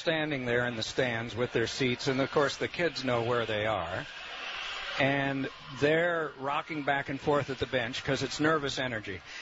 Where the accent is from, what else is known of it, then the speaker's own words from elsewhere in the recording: Indiana, United States; I was raised in Indiana